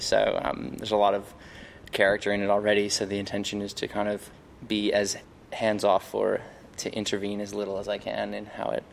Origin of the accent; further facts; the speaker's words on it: Texas, United States; moved away; No, so I'm originally from Texas, which is why my accent's really, really messed up.